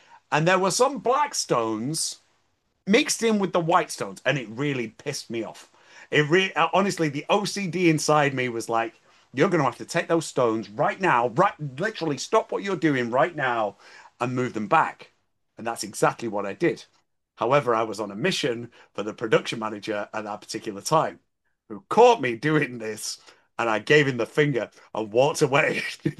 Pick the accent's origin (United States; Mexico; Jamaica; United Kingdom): United Kingdom; but as a Brit, this really puts a smile on my face.